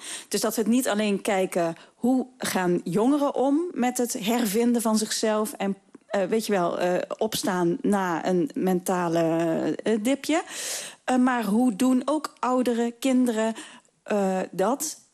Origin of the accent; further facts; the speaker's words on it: Grubbenvorst, Limburg, Netherlands; also born or lived in Tegelen; Wij zijn opgegroeid in Grubbevorst. We zijn wel allebei in Tegelen geboren in het ziekenhuis.